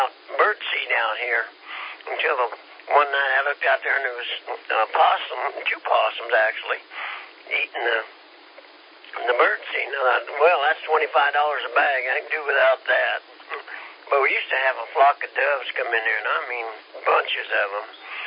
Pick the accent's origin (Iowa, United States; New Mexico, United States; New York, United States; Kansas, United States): Kansas, United States; I'm from Kansas, you know, we're a little slow.